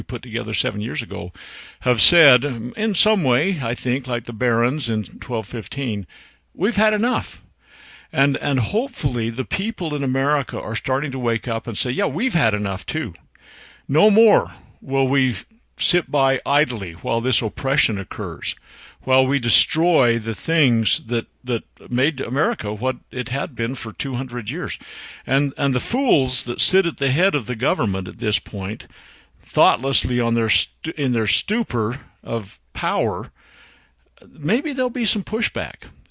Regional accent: Utah, United States; I'll take Utah. It's my home state.

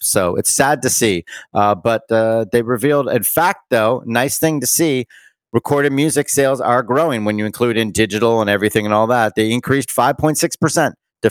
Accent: Bermuda; My hometown of Bermuda, or my home island, you know, a lot of places depend on tourism.

